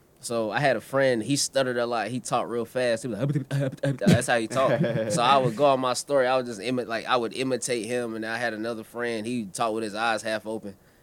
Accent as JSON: {"language": "English", "town": "Wendell", "region": "North Carolina", "country": "United States", "said": "I'm from Wendell, North Carolina, so it's like 20 minutes outside of Raleigh."}